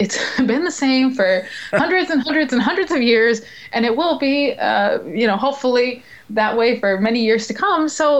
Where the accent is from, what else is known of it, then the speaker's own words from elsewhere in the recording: San Antonio, Texas, United States; Being from San Antonio, the San Antonio Spurs, so yeah, that would be nice.